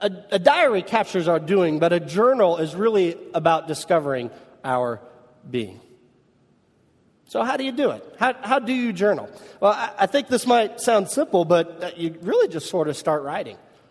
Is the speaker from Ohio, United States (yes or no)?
no; Kokomo, Indiana, United States; if you visit my hometown of Kokomo, Indiana